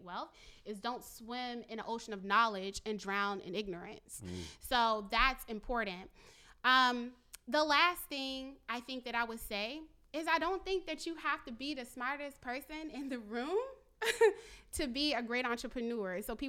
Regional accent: Richmond, Virginia, United States; One other example, because I'm from Richmond, Maggie L. Walker started

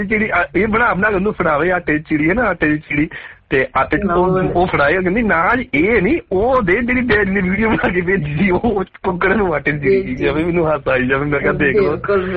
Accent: Bhaini Paswal, Punjab, India; ਸਾਡਾ ਪਿੰਡ ਭੈਣੀ ਪਸਵਾਲ

